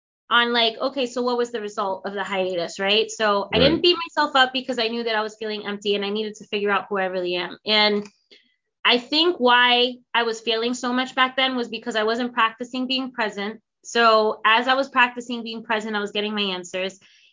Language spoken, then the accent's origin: English; New York, United States; also born or lived in North Carolina; now in New Jersey, United States; I left North Carolina, and then I always was curious about Jersey. So right. I ended up in Jersey. I'm from New York. So I ended up in Jersey.